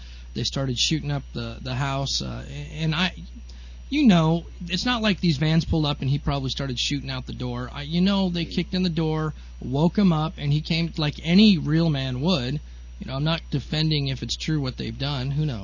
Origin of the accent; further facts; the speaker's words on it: Greeley, Colorado, United States; This guy's from my hometown where I grew up in Colorado. The Greeley, Colorado man was assigned a police guard